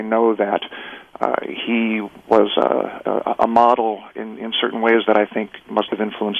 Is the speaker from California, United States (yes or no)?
yes; San Leandro, California, United States; now in Berkeley, United States; I grew up in San Leandro in the East Bay.